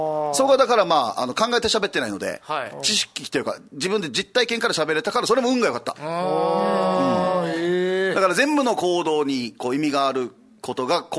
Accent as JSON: {"language": "Japanese", "region": "Okinawa", "country": "Japan", "said": "は久米島出身ではないんですが一応沖縄なので沖縄芸人"}